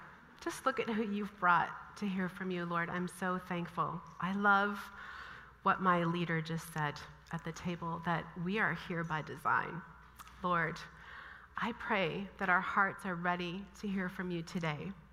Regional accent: Minnesota, United States; Kind of funny, I'm from Minnesota, but I love warm weather.

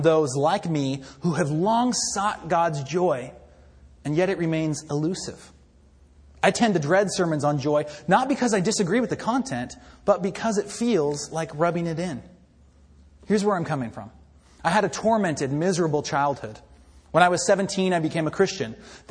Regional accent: Sacramento, California, United States; there's exactly one sermon that I remember from the church that I grew up in the Sacramento area from Pastor Smith.

